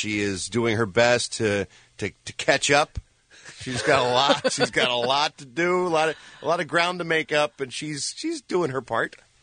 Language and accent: English; United States; I'm American, goddammit.